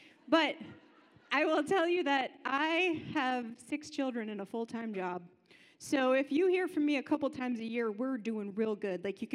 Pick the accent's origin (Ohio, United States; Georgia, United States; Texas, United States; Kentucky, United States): Ohio, United States; Columbus; also born or lived in New York; I said that. I'm from Columbus, Ohio, but I used to be an opera singer in New York.